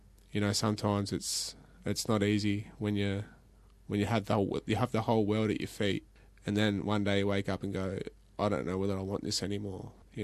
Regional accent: Ballarat, Victoria, Australia; because I'm actually from Ballarat, one of the coldest places in, you know, Australia.

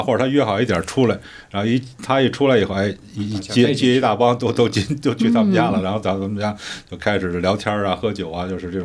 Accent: Beijing, China; 因为我是土生土长的北京人

